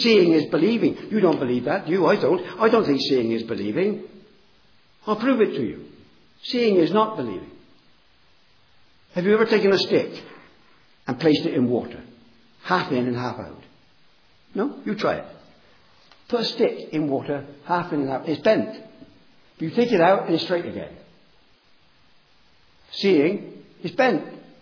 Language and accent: English; Bristol, South West England, United Kingdom; born there; I don't need to do it, my friend. I know I'm English. I'm English through and through. I laugh at English jokes.